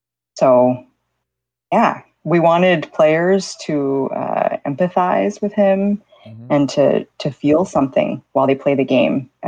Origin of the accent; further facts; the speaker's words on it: United States; now in Copenhagen, Denmark; I'm here right now in Copenhagen, but I'm American.